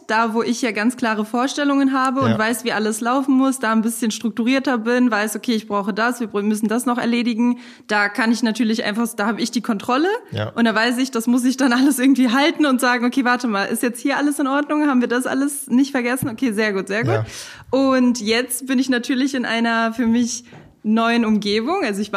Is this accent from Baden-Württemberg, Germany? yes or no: no; Bonn, North Rhine-Westphalia, Germany; born there; meine Freundinnen aus Bonn, also ich bin ja gebürtig aus Bonn